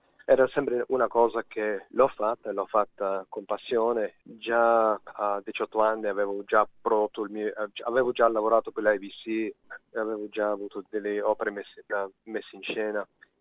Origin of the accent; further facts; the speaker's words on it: Sydney, New South Wales, Australia; Sono nato a Sydney, sono cresciuto a Sydney, sono nato in una famiglia molto molto italiana